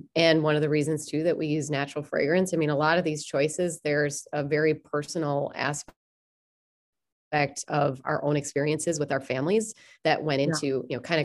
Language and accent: English; Minnesota, United States; accent: Minnesotan; there's my Minnesotan accent.